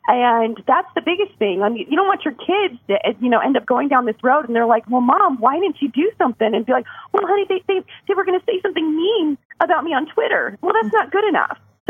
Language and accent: English; St. Charles, Missouri, United States; Yeah, so I moved here from Missouri, from St. Charles, Missouri